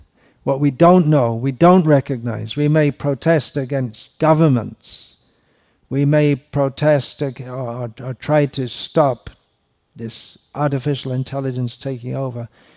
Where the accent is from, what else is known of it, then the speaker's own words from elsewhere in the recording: United Kingdom; now in India; I'm from Britain, living in India.